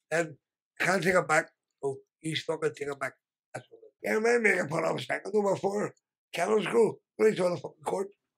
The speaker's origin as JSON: {"language": "English", "town": "Belfast", "region": "Northern Ireland", "country": "United Kingdom", "said": "But Shankill Road."}